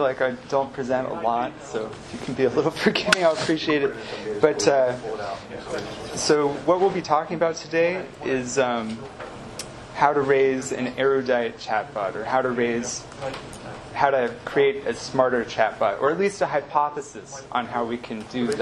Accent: Palo Alto, California, United States; I grew up in Palo Alto.

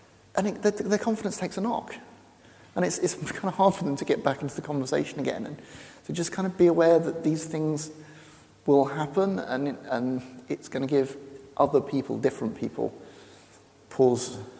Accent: England, United Kingdom; Yeah, I know I'm the English guy.

